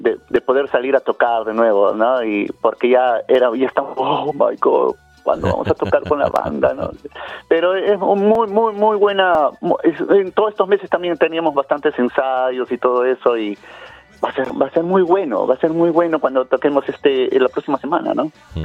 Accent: Cusco, Peru; Yo soy del Cusco, ¿no? De un lugar muy, muy bonito en Perú

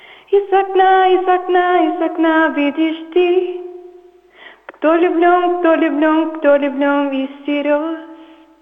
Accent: Melbourne, Victoria, Australia; Russian is a second language; мне 21 год. … Я родилась и выросла в Австралии, в Мельбурне.

